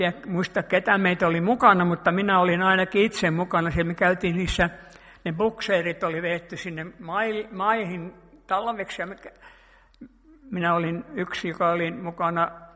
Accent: Sweden; Kun mä olin pikkupoikana siellä Ruotsissa ja me kerättiin joulukuusia niin kuin keväällä sitten niin kuin Ruotsissa siellä, missä mä olin silloin

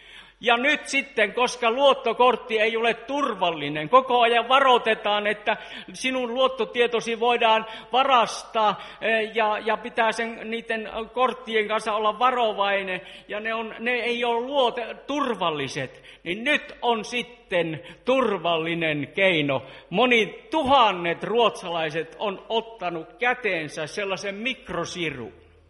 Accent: Joensuu, North Karelia, Finland; Kun olin nuori 70-luvulla, minä hyvin usein olin kuuntelemassa Joensuussa minun kotikaupungissa.

